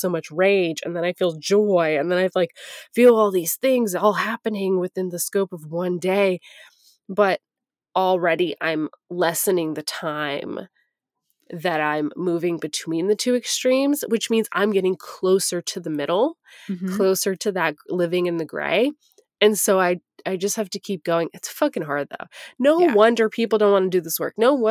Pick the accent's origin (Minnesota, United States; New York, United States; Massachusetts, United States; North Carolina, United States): New York, United States; now in California, United States; because I grew up in New York and that was the hardest part for me moving to California